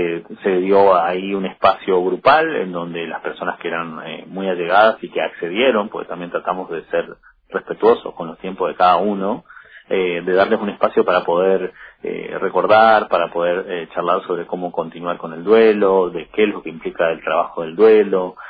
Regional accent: El Dorado, Misiones, Argentina; yo soy oriundo del Dorado

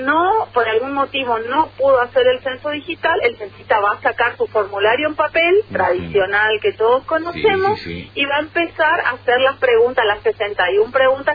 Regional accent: Misiones, Argentina; como argentinos. Y en nuestro caso, como misioneros.

